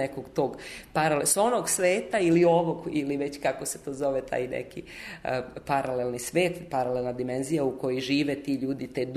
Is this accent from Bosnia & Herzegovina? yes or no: no; Eastern Serbia, Serbia; first language Vlach; Serbian is a second language; ja sam velika Srpkinja, ali sam zapravo Vlahinja. Ja sam iz istočne Srbije, moji roditelji su svi Vlasi, ali malo ima rođenih, moj maternji jezik Vlaški